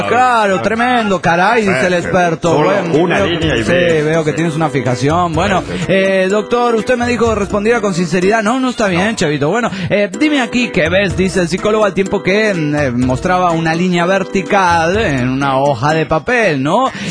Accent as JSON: {"language": "Spanish", "region": "Managua", "country": "Nicaragua", "said": "de Managua, Nicaragua."}